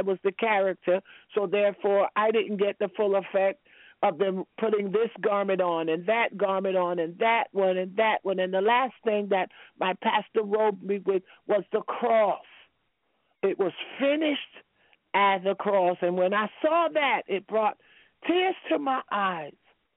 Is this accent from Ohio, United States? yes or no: no; New York, United States; I have elderly people in the town where I grew up in New York.